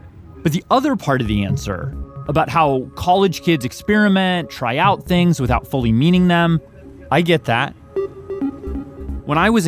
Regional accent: Canada; My home country.

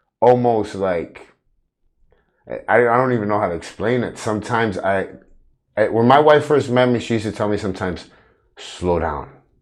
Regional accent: Chicago, Illinois, United States; You know, growing up in Chicago and then growing up with, you know, parents that really weren't there.

